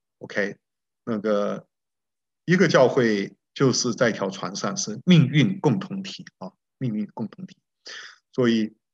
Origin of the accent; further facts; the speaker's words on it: Nuannuan, Keelung, Taiwan; 我小的时候在基隆一个郊外靠近山里面的一个小镇叫暖暖住了6年。我们那个是在那个铁道旁边